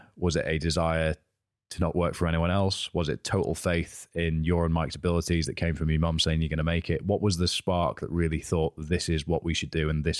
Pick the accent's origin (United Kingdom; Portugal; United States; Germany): United Kingdom; Edinburgh, Scotland; So I grew up in Edinburgh. I love it here. I've spent some time away. I'm back. And I'm back for reasons that are close to me.